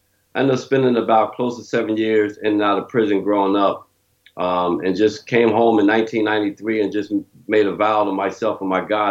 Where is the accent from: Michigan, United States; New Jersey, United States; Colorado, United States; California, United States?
New Jersey, United States; Trenton; also born or lived in Asbury Park; I was born in Asbury Park, New Jersey, home of … Danny DeVito.